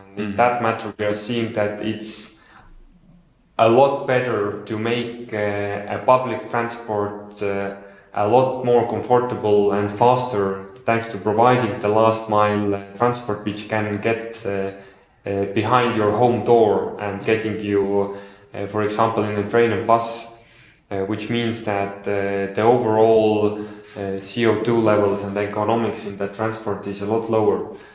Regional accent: Estonia; English is a second language; I'm from Estonia.

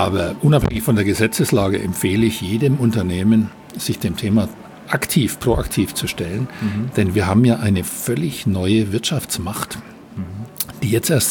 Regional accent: Bavaria, Germany; als Mittelfranke

